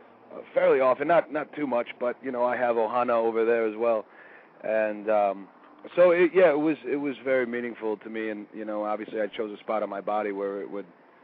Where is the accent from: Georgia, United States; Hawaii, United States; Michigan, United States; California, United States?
Michigan, United States; Detroit; I'm not from a place where it's really considered an option, you know, growing up in the Detroit area.